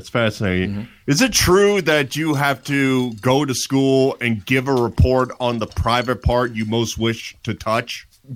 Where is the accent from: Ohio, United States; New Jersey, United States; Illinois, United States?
New Jersey, United States; You know, I'm like, I'm from Jersey. You Georgians don't understand.